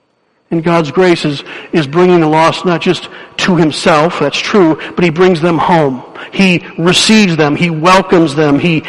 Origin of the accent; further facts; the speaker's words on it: Jenison, Michigan, United States; I still remember growing up in Jenison, Michigan.